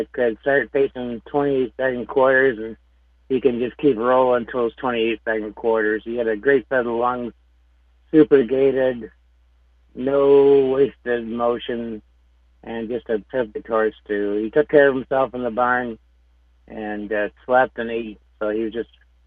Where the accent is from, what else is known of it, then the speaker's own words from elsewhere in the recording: Wheatley, Ontario, Canada; when you're growing up and I grew up in Wheatley, a small town in Western Ontario, you never dream about it.